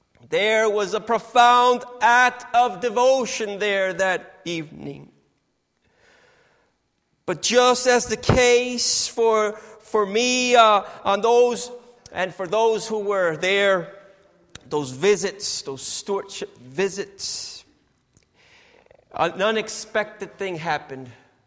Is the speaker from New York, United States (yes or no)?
yes; New York, United States; Actually, I'm a New Yorker